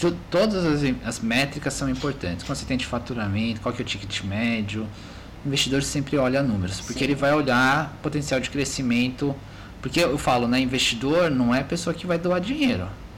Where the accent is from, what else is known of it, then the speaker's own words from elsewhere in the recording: São Paulo, Brazil; born there; Porque eu sou brasileiro, sou nascido em São Paulo